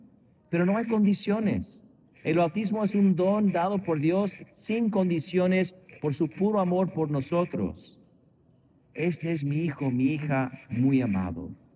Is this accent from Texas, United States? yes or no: no; Chicago, Illinois, United States; born there; En mi caso, yo nací en Chicago.